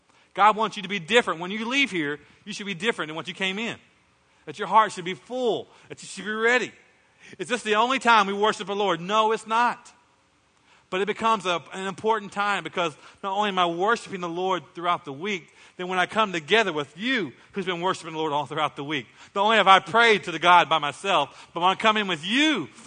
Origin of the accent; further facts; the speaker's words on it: Muskogee, Oklahoma, United States; I was raised in Muskogee, Oklahoma. And while I was there in Muskogee, my mom gets her hair done at a shop.